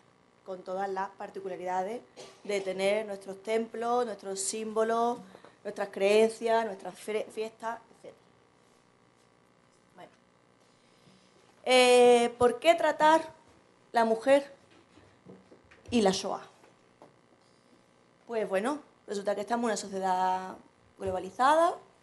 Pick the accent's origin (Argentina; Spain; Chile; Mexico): Spain; Ceuta; nosotros, mi compañero David y yo, venimos de Ceuta, hermana de Melilla, también en África.